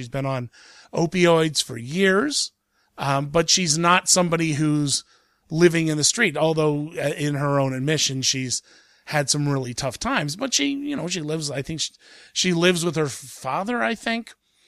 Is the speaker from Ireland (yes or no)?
no; United States; And the first thing I noticed it as an American is this is dealing with the impact of the opioid crisis in Canada.